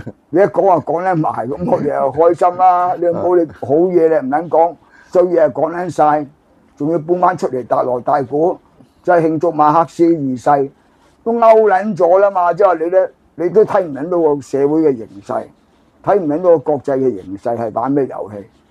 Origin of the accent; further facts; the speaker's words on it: China; 我如果我哋中國人能夠個個，獨善其身啊，修身齊家咧，你天下太平啦。